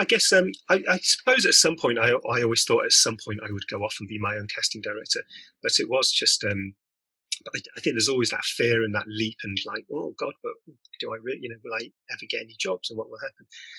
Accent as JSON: {"language": "English", "town": "Manchester", "region": "North West England", "country": "United Kingdom", "tie": "born there", "said": "My parents are Spanish immigrants, so they're both Spanish. And so I was born in England. I was born up in Manchester"}